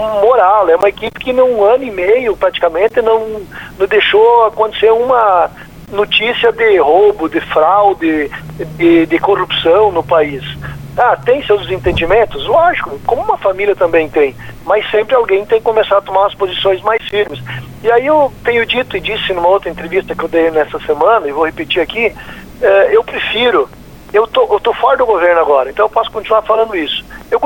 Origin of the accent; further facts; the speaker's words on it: Espumoso, Rio Grande do Sul, Brazil; Um abraço a todos os nossos queridos espumosenses aí, a minha terra natal.